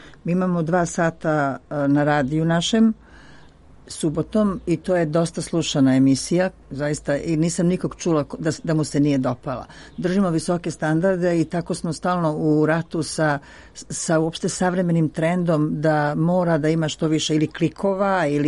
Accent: Serbia

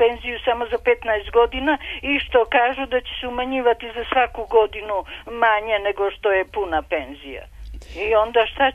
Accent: North Macedonia; now in Serbia; Ja sam iz Makedonije. Pa ovdje sam, imam državljanstvo, naterali su me da se otkažem državljanstva makedonskog, dobila sam srpsko

